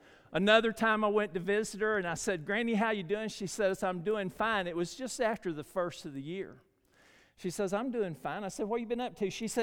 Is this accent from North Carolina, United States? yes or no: no; Florida, United States; now in Cedartown, United States; I was born in Polk County Hospital, Cedartown, Georgia. So I haven't strayed too far. Now, I've been in a lot of places. I grew up in Florida, actually, and come back home